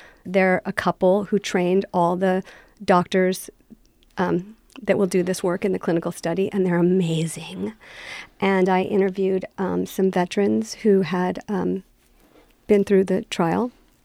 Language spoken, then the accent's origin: English; San Francisco, California, United States; born there; I was born in the Haight-Ashbury at the height of that moment, right after the Summer of Love.